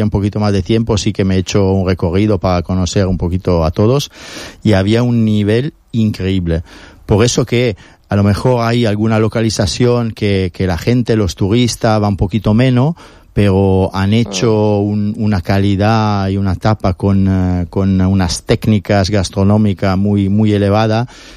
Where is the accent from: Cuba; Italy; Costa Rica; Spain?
Italy; Quería poner mi toque italiano también